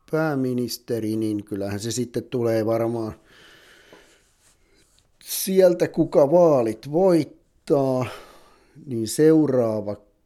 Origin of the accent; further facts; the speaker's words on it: Valkeakoski, Pirkanmaa, Finland; täältä paikallisia, kun ollaan Valkeakoskelta